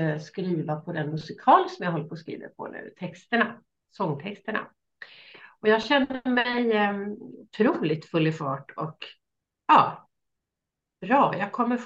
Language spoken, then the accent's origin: Swedish; Stockholm, Stockholm County, Sweden; jag var nyskild och hade flyttat hem hit till Stockholm igen, där jag är född och uppvuxen. och alltid vill bo egentligen